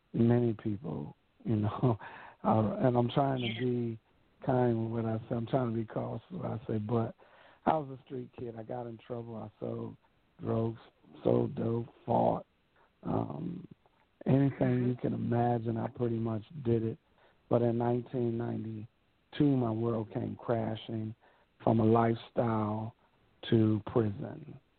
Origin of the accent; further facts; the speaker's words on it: Buffalo, New York, United States; I grew up in the Fruit Belt area is what is called of Buffalo, New York, which was heavily populated with someone called gang life.